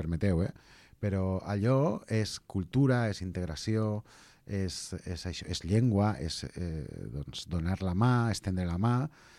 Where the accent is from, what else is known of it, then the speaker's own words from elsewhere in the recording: Castelló, Valencian Community, Spain; Jo no soc català, jo soc de Castelló, soy valenciano